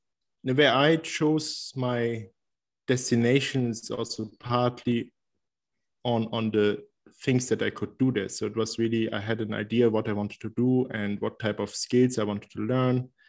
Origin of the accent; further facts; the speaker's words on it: Berlin, Germany; English is a second language; moved away as an adult; also born or lived in Leipzig / Paris; which was already a little travel from my hometown, which was Berlin in Germany.